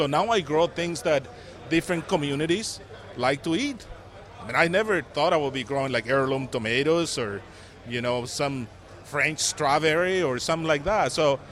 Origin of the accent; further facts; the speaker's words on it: Mexico; And I come from Mexico, and I come from a farming family. My father was a farmer, and I have a couple of brothers that farm in Mexico.